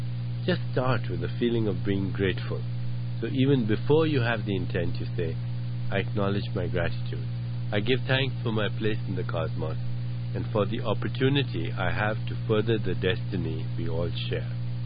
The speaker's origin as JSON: {"language": "English", "country": "India", "tie": "born or raised there", "said": "When I was growing up in India, we had a neighbor who had a chicken farm."}